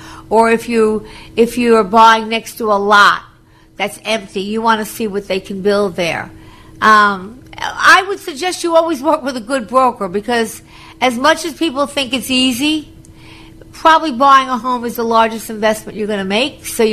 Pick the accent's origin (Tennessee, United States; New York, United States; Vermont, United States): New York, United States; Yes, because, you know, I was from Long Island, so when I was buying in the city, I knew what air rights were